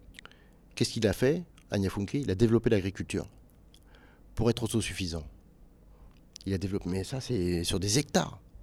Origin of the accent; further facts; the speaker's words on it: Guinea; also born or lived in France; je suis guinéen, mais je suis aussi français puisque ma mère est française. J'ai grandi beaucoup ici.